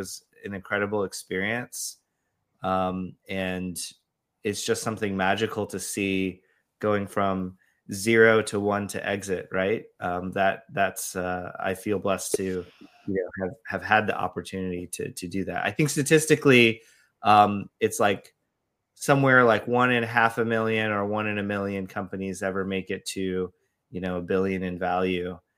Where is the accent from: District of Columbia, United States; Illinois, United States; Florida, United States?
Florida, United States; Orlando; also born or lived in Paris; No, I was born in Paris, moved around a little bit in my youth, but we did settle in Florida, and I consider myself a native. Been here since I was a young kid, but yeah, Orlando is my home.